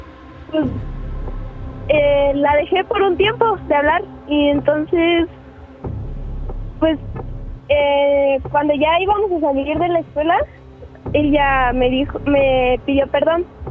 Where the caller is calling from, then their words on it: Oaxaca, Mexico; Bueno. Soy de Oaxaca.